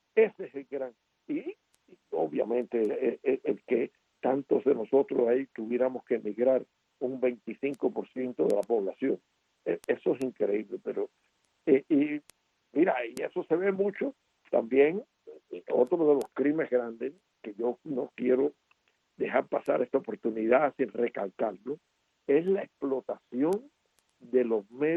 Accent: Pinar del Río, Cuba; que yo soy de Pinar del Río

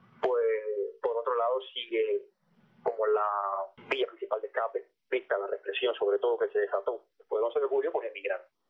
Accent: Cuba

